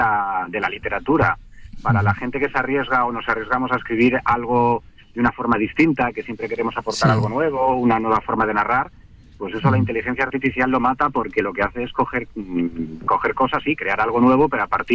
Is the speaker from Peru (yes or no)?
no; Ponferrada, Castile and León, Spain; Estoy en Ponferrada, sí, que es mi tierra